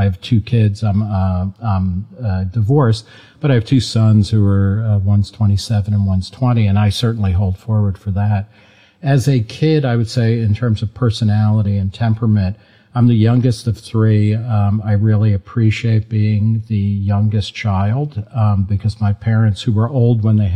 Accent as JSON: {"language": "English", "region": "New Jersey", "country": "United States", "tie": "born or raised there", "said": "I grew up in New Jersey, and New Jersey, I guess, was a little bit more tolerant. But I grew up lower middle class."}